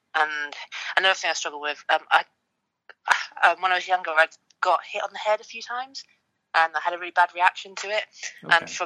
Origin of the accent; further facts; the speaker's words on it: Wales, United Kingdom; I suppose I was Welsh. I've always been Welsh and I've always been British. But I think growing up in Wales, there's such a pride around being Welsh.